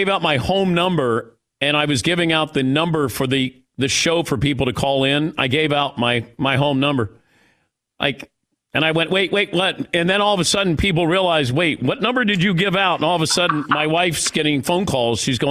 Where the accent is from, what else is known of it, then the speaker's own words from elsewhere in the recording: Cincinnati, Ohio, United States; Oh, I will be. I'm from Cincinnati, so absolutely.